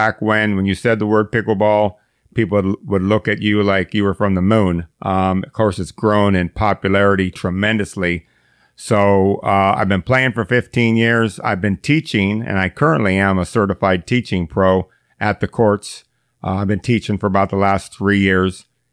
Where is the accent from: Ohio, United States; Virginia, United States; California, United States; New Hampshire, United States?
Ohio, United States; born there; I was born in Ohio